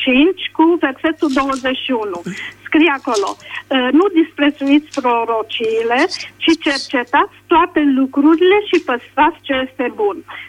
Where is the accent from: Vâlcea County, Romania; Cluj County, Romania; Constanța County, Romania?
Constanța County, Romania; Constanța; și vă sunt din Constanța.